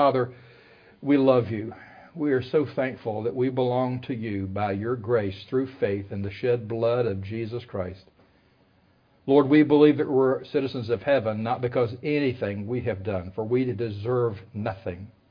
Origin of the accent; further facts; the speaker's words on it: United States; it's because, not because I'm from Franklin County." Locals, you'll know what I mean by that, the moonshine capital of the world.